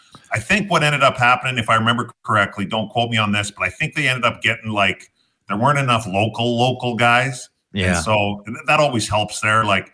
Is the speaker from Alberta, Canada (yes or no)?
yes; Fort Saskatchewan, Alberta, Canada; I never thought of playing professional hockey growing up in Fort Saskatchewan.